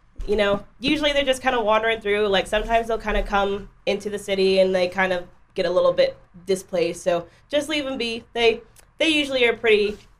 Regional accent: Texas, United States; I like to say coyotes just because I'm from West Texas.

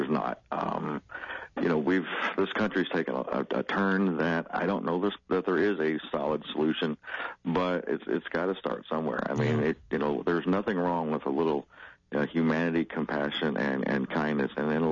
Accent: Kentucky, United States; even when I go to my home state of Kentucky to purchase a weapon

